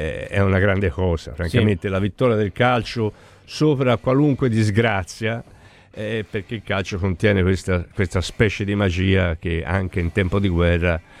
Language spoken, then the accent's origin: Italian; Montelupo Fiorentino, Tuscany, Italy; ci ha giocato la squadra del mio paese, Montelupo, che è una squadra che ha più di un secolo di vita.